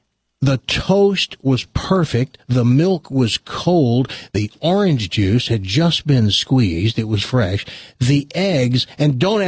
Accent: Tennessee, United States; I have no culture. I'm a hick from Tennessee.

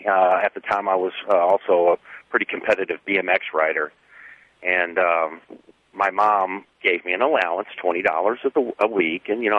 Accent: Wood River, United States; They were started back in the late 60s, early 70s by three fellas from my hometown in Wood River.

